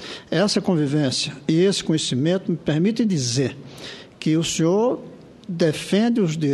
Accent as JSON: {"language": "Portuguese", "town": "Recife", "region": "Pernambuco", "country": "Brazil", "tie": "born or raised there", "lives_now": "Brasília, Brazil", "said": "A casa onde eu nasci e morei em Recife"}